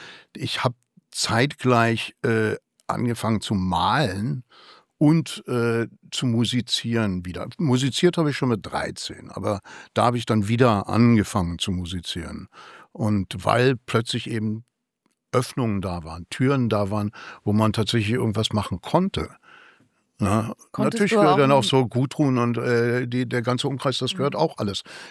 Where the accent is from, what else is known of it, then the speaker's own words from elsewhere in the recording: Berlin, Germany; wenn mich jemand fragt, wo ich herkomme, würde ich als erstes immer sagen Berlin.